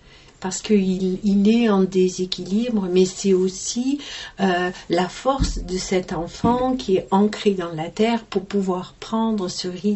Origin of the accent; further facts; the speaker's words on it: Uzès, Occitanie, France; moved away as an adult; moi, c'est mon village, Saint-Quentin-la-Poterie. Je suis née à Uzès, quand il y avait encore la maternité à Uzès.